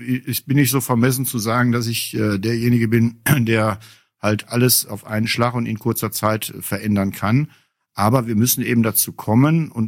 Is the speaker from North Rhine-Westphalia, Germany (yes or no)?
yes; Bottrop, North Rhine-Westphalia, Germany; Bottrop hat mich zu dem gemacht, was ich heute bin. Ich bin in Bottrop aufgewachsen. Ich bin zwar hier nicht geboren, aber ich habe seit meiner frühen Kindheit hier mein Leben verbracht.